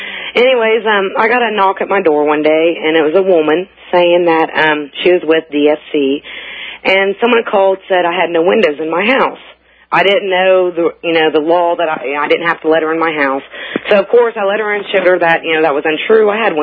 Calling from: Indiana, United States

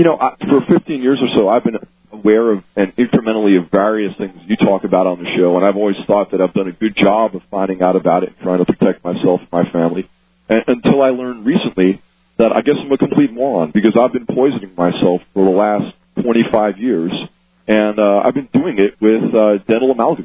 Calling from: North Carolina, United States; Oh, hey, I'm from North Carolina.

